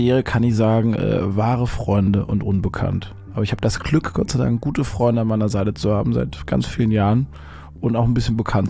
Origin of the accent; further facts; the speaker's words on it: Baden-Württemberg, Germany; accent: Baden; now in Berlin, Germany; Vor allem so vor 10 Jahren habe ich noch mit einem ganz krassen badischen Akzent geplappert. Ich komme ja aus dem Badenerlände, das ist hier so 750 Kilometer von Berlin weg.